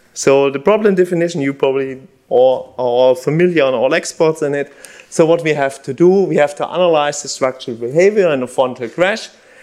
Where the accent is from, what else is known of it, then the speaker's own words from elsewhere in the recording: Stuttgart, Baden-Württemberg, Germany; English is a second language; I'm from Stuttgart, and I'm originally from Stuttgart. This is in Baden-Württemberg, close to France.